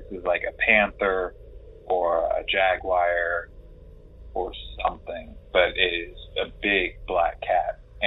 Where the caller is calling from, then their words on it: Palm Springs, California, United States; I am calling from Palm Springs, California.